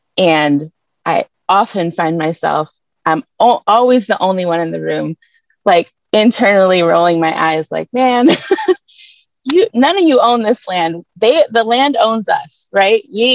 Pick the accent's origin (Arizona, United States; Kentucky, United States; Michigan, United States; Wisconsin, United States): Michigan, United States; Detroit; I was born and raised right in Detroit, and there's so much I could say.